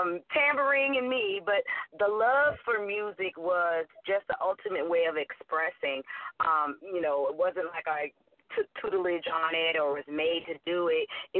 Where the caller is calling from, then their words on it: Hollywood, California, United States; I am calling you from sunny Hollywood, California.